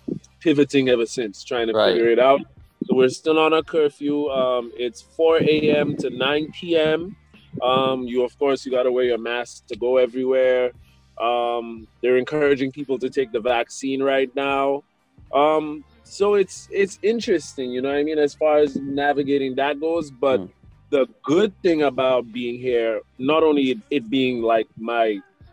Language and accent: English; St. Lucia; also born or lived in Halifax / Toronto; I am from St. Lucia, live and direct from St. Lucia right now, but resided in Halifax and then Toronto.